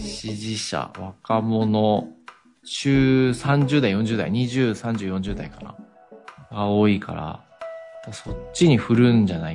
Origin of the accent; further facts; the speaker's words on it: Yamagata, Japan; で、私、ふるさとの山形でも